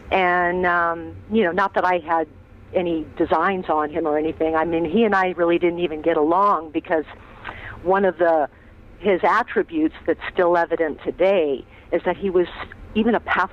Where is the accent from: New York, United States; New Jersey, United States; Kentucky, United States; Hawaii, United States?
Hawaii, United States; Waimanalo; also born or lived in California; I was born in California. My family moved to Waimanalo, Hawaii when I was a young infant. So all of my formative years were spent in Waimanalo, Hawaii, which is on the island of Oahu.